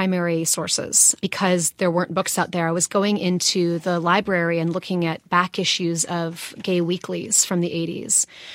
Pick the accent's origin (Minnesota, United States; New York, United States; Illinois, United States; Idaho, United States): Illinois, United States; Chicago; I'm from Chicago, and before I even knew the direction the book was really going to take, I wanted to write a Chicago novel.